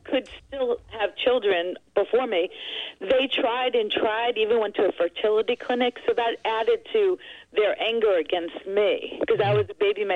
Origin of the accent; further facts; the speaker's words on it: Edison, New Jersey, United States; I grew up Jewish in Edison, New Jersey, where me and Heidi Selzman were the only Jews.